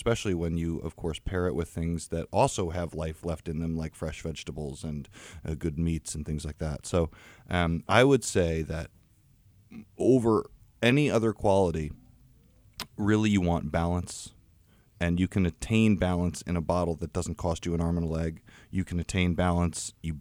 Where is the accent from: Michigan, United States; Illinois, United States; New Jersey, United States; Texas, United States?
New Jersey, United States; I think, I'm from New Jersey, yeah, originally, and so don't hold that against me.